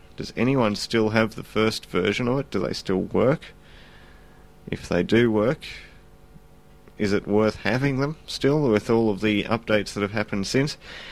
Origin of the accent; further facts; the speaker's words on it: Russia; English is a second language; also born or lived in England; now in Australia; I am from the Russia, as you would be do of know, and it is much cold, and I am do like cold weather, but have been do of trying for hot weather in Australia since fly to hear of from England after from Russia.